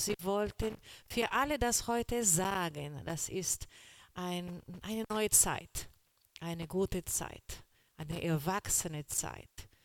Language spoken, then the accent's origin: German; Brazil; German is a second language; now in Germany; ich bin die neue Pastorin hier in der Gemeinde. Ich bin Brasilianer, mein Deutsch ist nicht so ganz gut